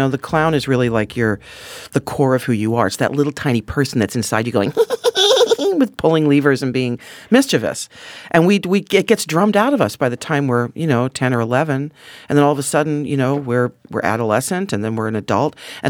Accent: Camden, New Jersey, United States; I grew up around Camden, New Jersey, which is a little hub right outside Philadelphia. I was always surrounded by a lot of interesting people.

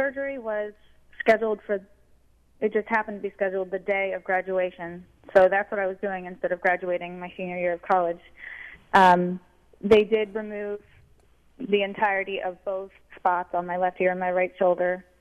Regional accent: Florida, United States; I grew up in Florida, so I was at the beach a lot as a kid.

